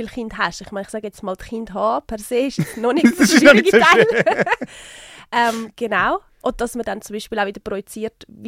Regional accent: Switzerland; über den reden wir ja nicht als Schweizer.

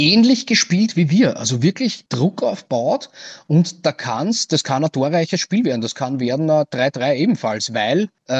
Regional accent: Austria; allem, weil wir ja als Österreicher sehr oft mit der Chancenauswertung auch zu kämpfen haben.

